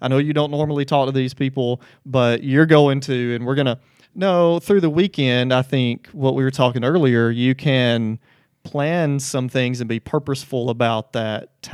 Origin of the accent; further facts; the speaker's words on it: Russellville, Alabama, United States; I didn't go to school around here. I'm from Russellville, which is far enough away that it, you know, I don't get caught up in the rivalries and things up here